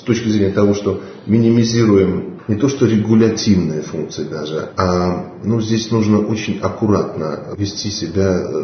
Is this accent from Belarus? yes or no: yes; Belarus; Ну, мы белорусы.